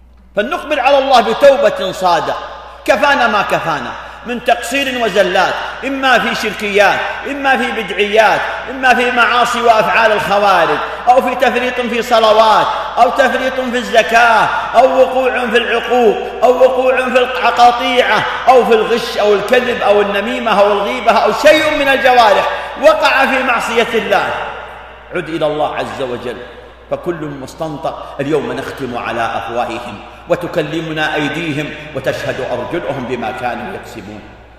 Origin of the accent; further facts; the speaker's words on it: Saudi Arabia; ونحن نعيش في بحبوحة في بلادنا المملكة العربية السعودية